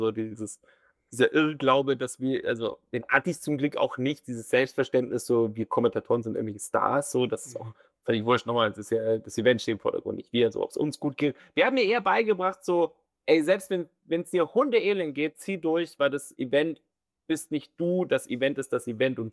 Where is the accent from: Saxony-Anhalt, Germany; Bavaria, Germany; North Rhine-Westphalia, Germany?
Bavaria, Germany; accent: Franconian; Also klar, der fränkische Akzent ist schon immer mal wieder durchgebrochen, aber der war zum Glück nicht so ganz ausgeprägt.